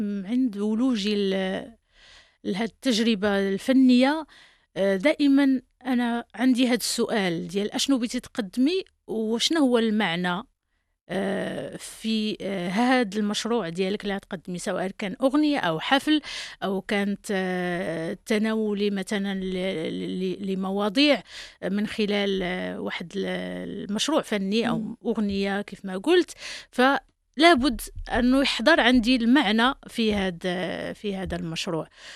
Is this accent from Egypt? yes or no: no; Morocco; احنا مغرب